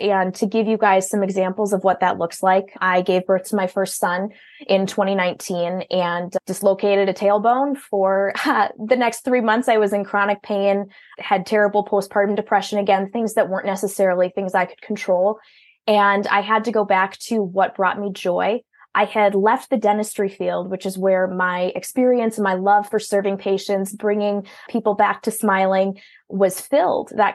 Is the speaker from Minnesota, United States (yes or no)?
yes; Minnesota, United States; accent: Minnesota; You can probably hear in my voice, I'm from Minnesota. I've got a strong accent, but I try to live up to the whole Minnesota nice.